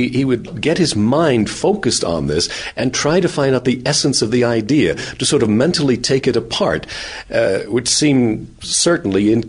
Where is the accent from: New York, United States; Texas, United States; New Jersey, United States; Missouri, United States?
New Jersey, United States; Well, being originally from New Jersey, I don't mind. I'm proud of my home state. But also being Swiss